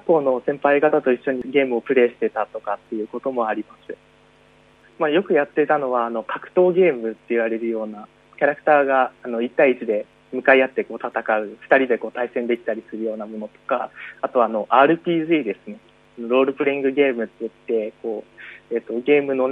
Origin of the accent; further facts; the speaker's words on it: Fukuoka, Japan; 私はほぼ生まれつきの全盲で、出身は福岡県です。